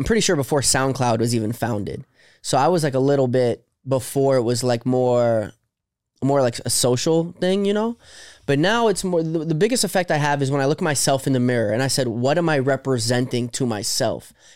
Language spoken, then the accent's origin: English; New Jersey, United States; born there; moved away as an adult; also born or lived in New York City / South Florida; now in Los Angeles, United States; I was born in Jersey. I lived in New York City for like as a young adult. Then I lived in South Florida for 8 years. And now I live in LA and Vegas.